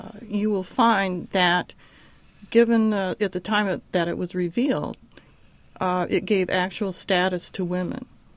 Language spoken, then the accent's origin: English; Ann Arbor, Michigan, United States; I grew up in Michigan, in Ann Arbor, Michigan.